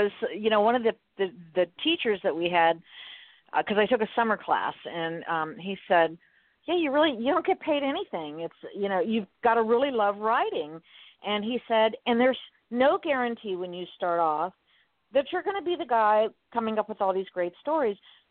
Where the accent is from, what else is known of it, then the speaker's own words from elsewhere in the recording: Miami, Florida, United States; I grew up in Miami, so our paper was Miami News when it was still around, and the Miami Herald.